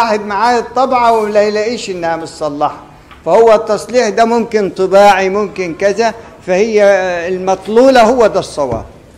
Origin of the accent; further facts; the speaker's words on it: Egypt; إحنا ناس مصريين ما بيقروش ورش إلا للتعلم